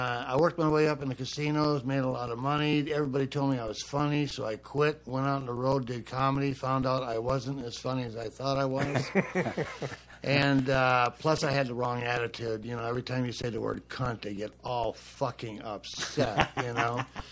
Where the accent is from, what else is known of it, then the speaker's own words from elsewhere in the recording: Minneapolis, Minnesota, United States; South Minneapolis.